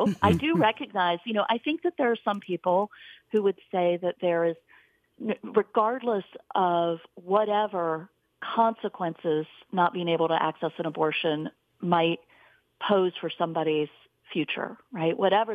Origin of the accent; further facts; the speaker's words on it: West Virginia, United States; also born or lived in Troup County, Georgia; I'm not from Vermont. I'm from very rural West Virginia, from Braxton County, and from Troup County, Georgia. Those are the two places I grew up.